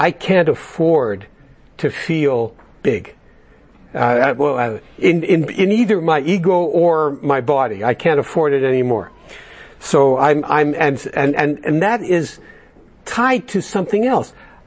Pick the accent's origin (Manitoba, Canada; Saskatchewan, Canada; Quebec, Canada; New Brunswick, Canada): Manitoba, Canada; Winnipeg; I attended an AA big book study they did in my hometown of Winnipeg.